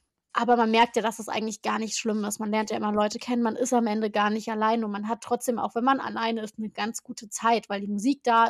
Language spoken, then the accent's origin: German; Offenbach, Hesse, Germany; Ich komme ja eigentlich aus Offenbach